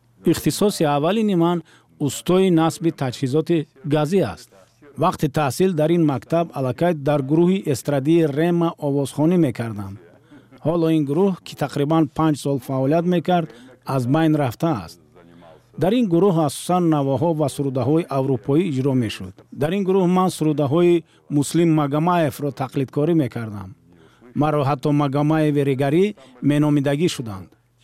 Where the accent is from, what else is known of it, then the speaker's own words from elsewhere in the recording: Molotovabad, Tajikistan; also born or lived in Regar; حدودی 5 سال کودکیم در ملوتوواباد گذشت و بدتر به ریگر کوچ بستیم. در تاجیکستان 4 شهر بود که در آنها اساساً روستاباران زندگی میکردند. به همین خاطر از سالهای باخشه کودکان رفتنم من تنها به زبان روسی معاشرت میکردم.